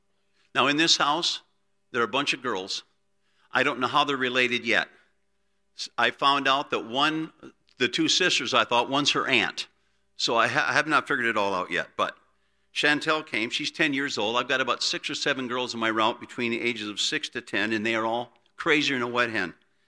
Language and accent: English; South Bend, Indiana, United States; I grew up in South Bend, Indiana, Church of 1,000.